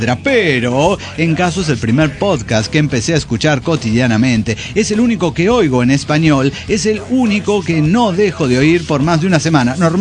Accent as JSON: {"language": "Spanish", "country": "Mexico", "said": "en mi país, en México"}